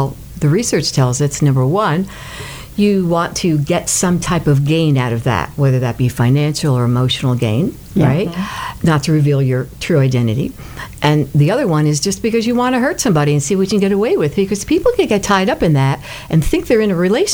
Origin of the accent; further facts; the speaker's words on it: New York, United States; now in Tampa, United States; I'm a New Yorker.